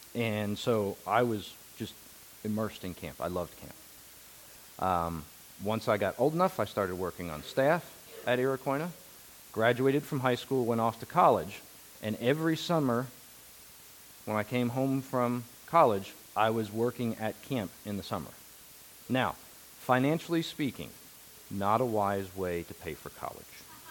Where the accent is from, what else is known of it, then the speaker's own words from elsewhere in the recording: New Jersey, United States; we lived in New Jersey, in South Jersey. I was born in the South. Technically, I was born in the South.